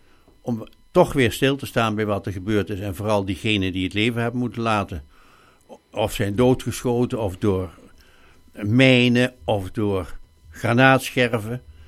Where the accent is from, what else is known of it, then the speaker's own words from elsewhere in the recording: Gelderland, Netherlands; Ja, ik kom zelf uit de Betuwe.